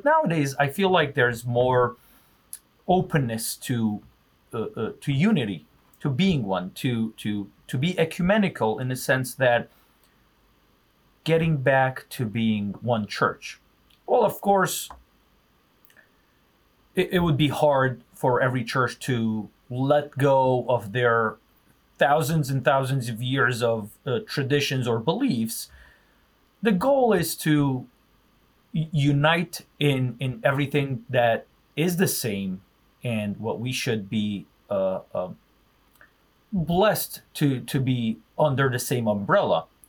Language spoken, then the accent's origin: English; Aleppo, Aleppo Governorate, Syria; So I grew up in Syria, Aleppo, and only because of proximity of that school, I've attended an Armenian Catholic school.